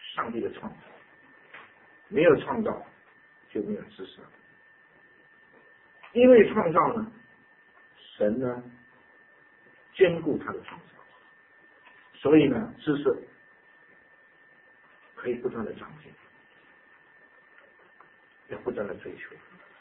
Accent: South Korea; Chinese is a second language; 我们韩国人就已经从一段时间骄傲的要命

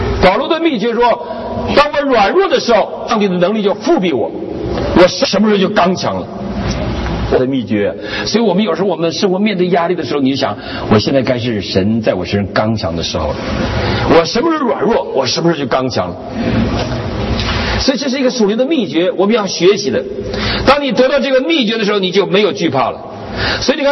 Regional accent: Northeast China, China; 我们东北人呢，吃早餐是全每一天是最正的正餐。

